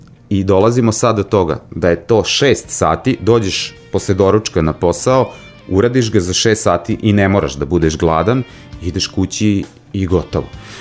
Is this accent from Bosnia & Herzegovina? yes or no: no; Zrenjanin, Vojvodina, Serbia; ja sam iz Zrenjanina.